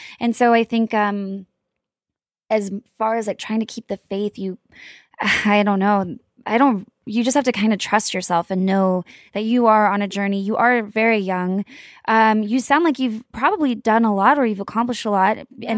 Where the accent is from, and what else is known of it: Texas, United States